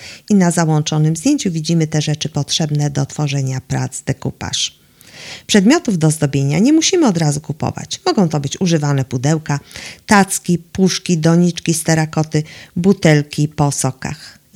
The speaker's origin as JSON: {"language": "Polish", "town": "Bydgoszcz", "region": "Kuyavian-Pomeranian Voivodeship", "country": "Poland", "tie": "born or raised there", "said": "Jestem rodowitą bydgoszczanką."}